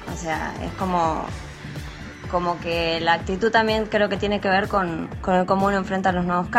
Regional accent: Argentina; yo trabajaba también en mi país, en Argentina.

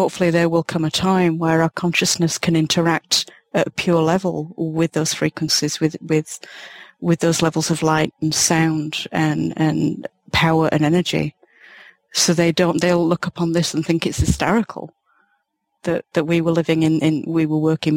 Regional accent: Yorkshire and the Humber, United Kingdom; I'm from Yorkshire.

